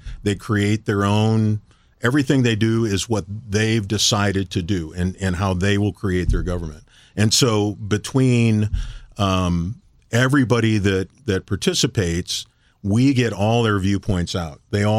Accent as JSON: {"language": "English", "town": "St. Louis County", "region": "Missouri", "country": "United States", "said": "I was a kid from St. Louis County, right?"}